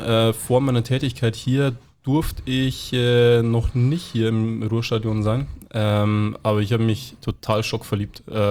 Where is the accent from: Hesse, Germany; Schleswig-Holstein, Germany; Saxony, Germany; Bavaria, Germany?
Bavaria, Germany; born there; Aus gebürtiger Bayer definitiv Fiege.